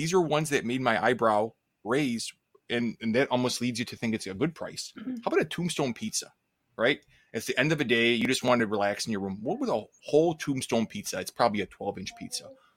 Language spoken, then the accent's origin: English; Chicago, Illinois, United States; So even though I'm from Chicago, as far as frozen goes, DiGiorno is what we usually cook out there.